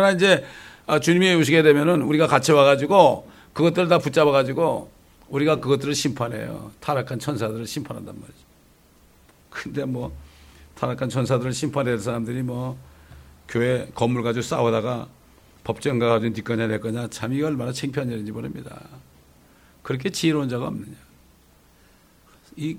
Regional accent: South Korea; 우리 한국 사람들이 너무 조그만 나라에서 태어나서 그런지 그저 모두가 다 세계야.

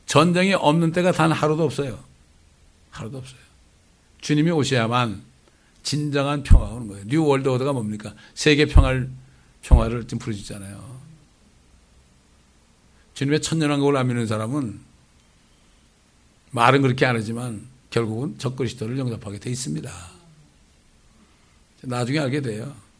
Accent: South Korea; 그래도 우리 한국 사람들은 어릴 때부터 나도 도덕이 있었다.

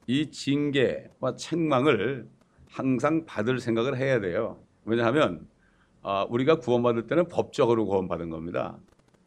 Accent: Chungcheong, South Korea; born there; 제가 충청도에서 태어났기 때문에 거기서 밭가는 걸 많이 봤거든요.

